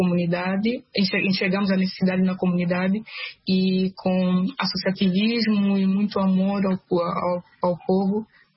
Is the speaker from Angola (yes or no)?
yes; Cabinda, Angola; now in Brazil; Eu sou angolana, sou da província de Cabinda, cresci lá, nasci lá. Depois do meu ensino médio, eu estava pensando em morar fora do país.